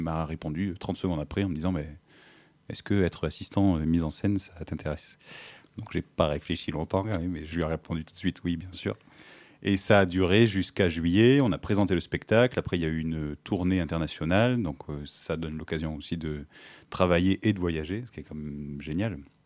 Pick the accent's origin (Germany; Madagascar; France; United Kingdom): France; Chanac, Occitanie; also born or lived in Mende; je suis originaire de Chanac, je suis né à Mende, et donc j'étais à Saint-Privat à Mende, puis après je suis parti à Marvejols au lycée Saint-Joseph